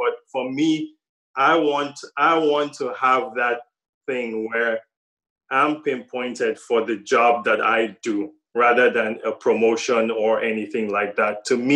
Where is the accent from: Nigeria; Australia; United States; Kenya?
Nigeria; Northern Nigeria; I grew up in Northern Nigeria. I didn't grow up in America. I didn't grow up in Canada. I grew up in Northern Nigeria.